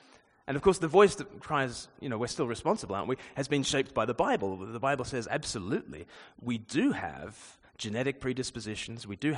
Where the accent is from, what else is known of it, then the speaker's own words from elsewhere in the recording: Australia; born there; just as I was born in Australia and had nothing to do with it